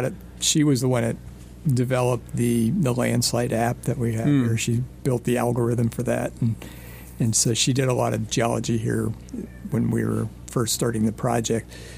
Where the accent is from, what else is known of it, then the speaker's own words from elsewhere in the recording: Illinois, United States; when I was growing up in Illinois, it was a very stable landscape.